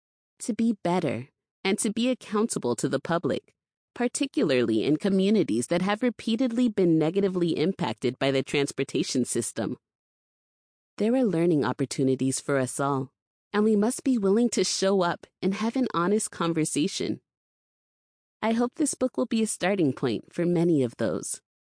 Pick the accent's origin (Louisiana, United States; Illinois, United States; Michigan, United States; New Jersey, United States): New Jersey, United States; Maplewood; Where I grew up in Maplewood, New Jersey, a small suburban community outside of New York City, I was able to walk to school and playgrounds without adult supervision.